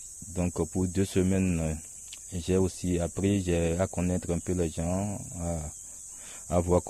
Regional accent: Togo; now in Switzerland; Et moi, je suis un Togolais, donc je réside en Suisse.

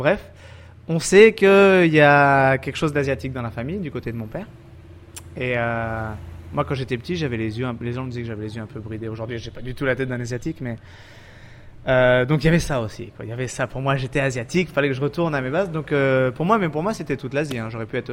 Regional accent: Pont-Saint-Esprit, Occitanie, France; Je viens d'Avignon, enfin Pont-Saint-Esprit, dans le sud. On vit bien là-bas.

